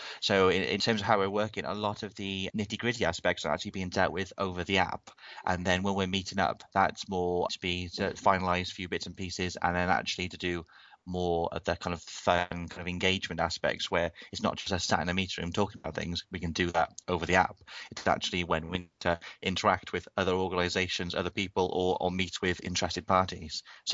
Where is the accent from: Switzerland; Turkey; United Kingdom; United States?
United Kingdom; Wales; I know that if I was told that I'm not on it purely because I'm Welsh, I don't think that would be particularly good.